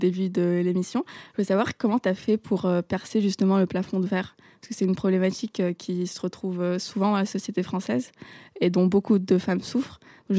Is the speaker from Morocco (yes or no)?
yes; Morocco; born there; dans mon pays natal, le Maroc.